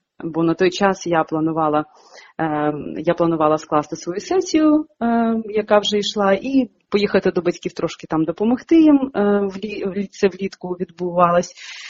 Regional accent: Odesa Oblast, Ukraine; я сама родом з Одеської області, і фільм я зняла не про своє місто, а село. Це село, звідки я родом, це болгарське село на півдні України, і на самому кордоні з Молдовою, Румунією

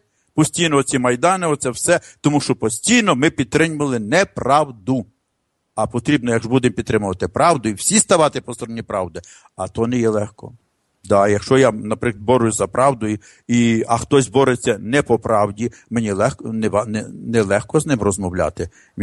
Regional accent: Poland; Дивіться, я поляк, але я переживаю за Україну, боюсь за Україну і так далі.

